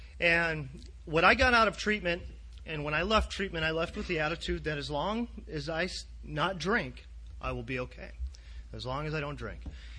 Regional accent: California, United States; You know, I was a guy from California moving into a town of 1,500 people, had a styling mullet and whole bit, you know.

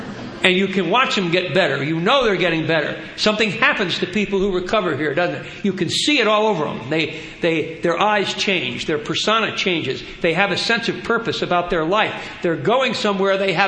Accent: New Jersey, United States; I should tell you, I am Irish and Catholic, and I come from a huge Irish family in New Jersey, none of whom are alcoholic.

